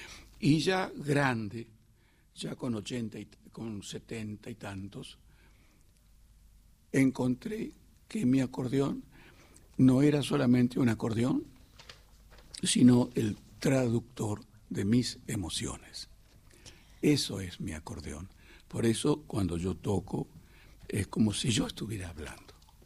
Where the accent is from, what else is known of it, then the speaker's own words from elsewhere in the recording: Buenos Aires, Argentina; born there; Yo nací en Buenos Aires, pero yo no tengo nada de la actitud del porteño, pero no porque yo sea antiporteño, yo soy nacido en Buenos Aires, conozco las buenas mañas y las otras